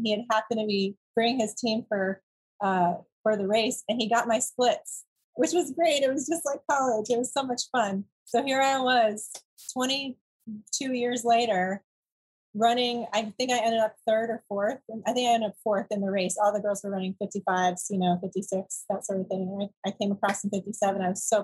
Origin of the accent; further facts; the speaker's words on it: Hawaii, United States; I said, I'm from Maui.